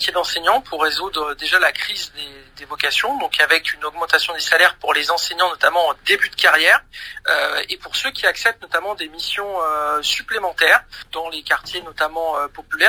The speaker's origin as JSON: {"language": "French", "town": "La Courneuve", "region": "Île-de-France", "country": "France", "tie": "born or raised there", "said": "je suis un enfant qui a grandi en Seine-Saint-Denis, à La Courneuve."}